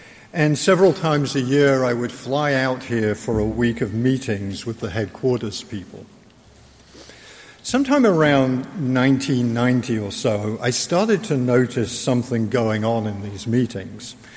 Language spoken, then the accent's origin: English; England, United Kingdom; Being English, I was rather impressed by this. We had something similar in England called a Filofax